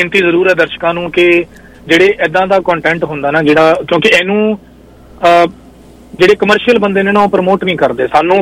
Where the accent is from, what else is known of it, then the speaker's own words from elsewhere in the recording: Punjab, India; ਮੈਂ ਰੋਪੜ ਜ਼ਿਲ੍ਹੇ ਦਾ ਰਹਿਣ ਵਾਲਾ ਜੀ।